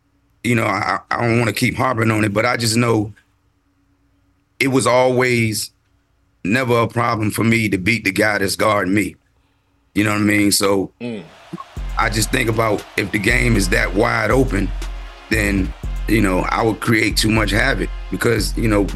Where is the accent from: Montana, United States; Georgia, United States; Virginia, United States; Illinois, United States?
Virginia, United States; You know, I'm from Virginia, so I used to love